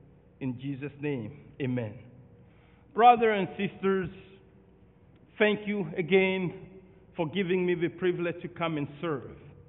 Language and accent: English; Mali; born there; English is a second language; moved away as an adult; also born or lived in Senegal; I was born in Mali, but at a certain time